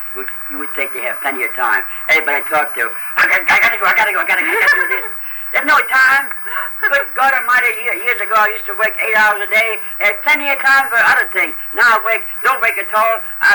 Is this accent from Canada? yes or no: no; Wyoming, United States; first language German; English is a second language; When I went to school, I started learning English, yeah. That's in Wyoming.